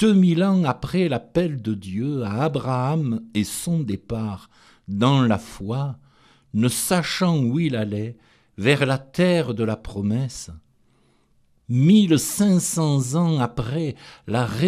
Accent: Provence-Alpes-Côte d'Azur, France; accent: Provençal; en vous rejoignant dans ma langue provençale et dans mon accent.

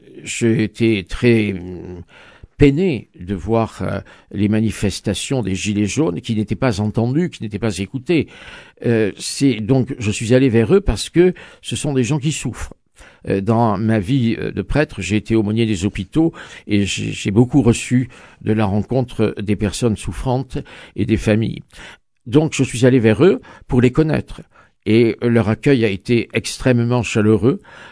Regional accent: Provence-Alpes-Côte d'Azur, France; born there; je voulais retourner vers la région d'Avignon, qui est ma région natale, et puis où j'ai beaucoup d'amis et un peu de famille

